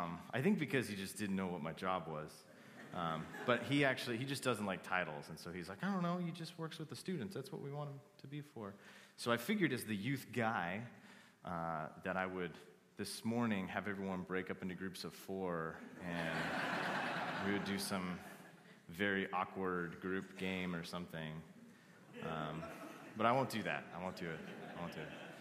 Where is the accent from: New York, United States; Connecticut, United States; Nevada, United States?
Nevada, United States; Las Vegas; I was born and raised in Las Vegas, which for some people is like a huge deal, and for other people, they don't really care.